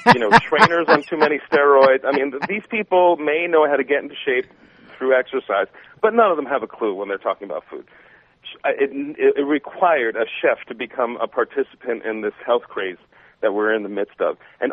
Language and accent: English; Queens, New York, United States; Yeah, I grew up in Queens. Everyone had candy.